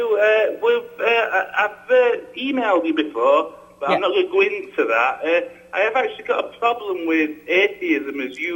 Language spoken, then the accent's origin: English; England, United Kingdom; I'm from England.